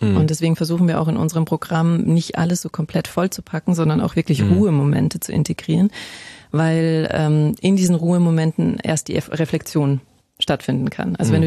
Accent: Bavaria, Germany; Ich bin in der Natur groß geworden, ich komme aus den bayerischen Bergen

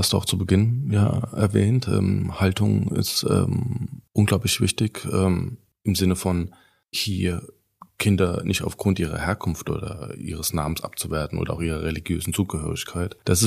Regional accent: Germany; born there; Also ich bin ja auch in Deutschland geboren. Ja, und ich gehöre zur dritten Generation

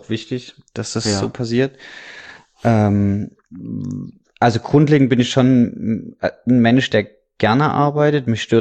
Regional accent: Dresden, Saxony, Germany; Wolfsburg war für mich immer ganz, ganz schlimm, als Dresdner in Wolfsburg zu wohnen.

